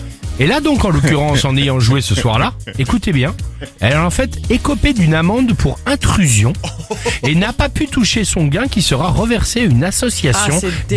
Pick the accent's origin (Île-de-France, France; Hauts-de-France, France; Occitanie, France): Île-de-France, France; Aulnay-sous-Bois; Moi, je suis d'Aulnay-sous-Bois, moi.